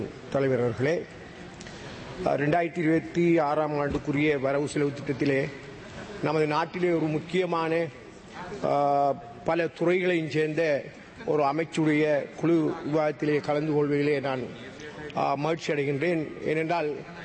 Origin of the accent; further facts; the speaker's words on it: Addalaichenai, Eastern Province, Sri Lanka; என்னுடைய ஊரை பொறுத்தவரை நான் அட்டாளிச்சேரி பிரதேசத்தைச் சேர்ந்தவன்.